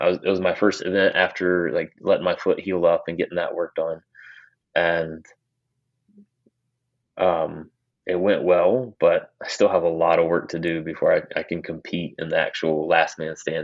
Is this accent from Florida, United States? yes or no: no; North Carolina, United States; It'll be my first 100-miler in my home state.